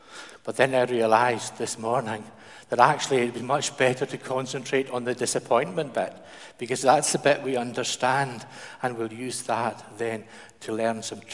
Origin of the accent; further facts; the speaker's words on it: Kirkwall, Scotland, United Kingdom; Do you know, I grew up in Kirkwall, and in our early teens, it was the fashionable accessory for boys at that time to have catapults.